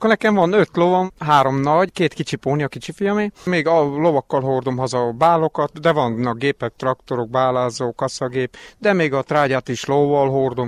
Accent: Székes, Hungary; born there; Csendes, nyugodt telepes. Itt születtem, szeretem.

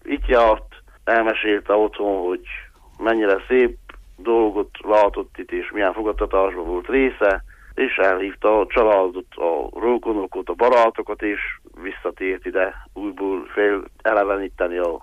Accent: Baraolt, Covasna, Romania; Baróta, ahol születtem, és jelenleg is élek, Erdővidék központja, egy kis mezőváros.

